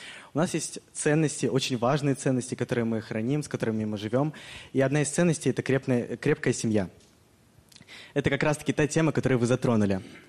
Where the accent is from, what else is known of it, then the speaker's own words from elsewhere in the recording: Saint Petersburg, Russia; Я как раз-таки ваш земляк, я из Санкт-Петербурга, мне 17 лет, я перешел в 11 класс уже сейчас, 1 сентября, и учусь в школе номер 94.